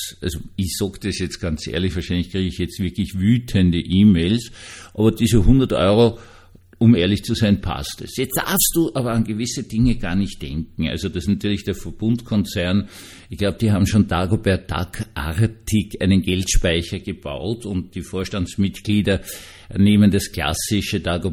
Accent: Austria; Das ist in Wirklichkeit für uns als Österreicher, ich kann jetzt nur hier von der speziellen österreichischen Situation sprechen

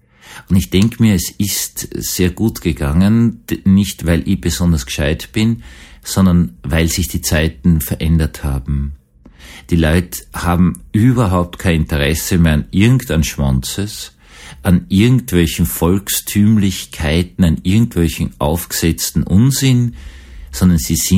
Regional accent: Vienna, Austria; als Jugendlicher noch erlebt, dass einmal eine komplett betrunkene Familie in meiner Heimatgemeinde in Wien-Gumpendorf in der Kirche angefangen hat, Fangen zu spielen.

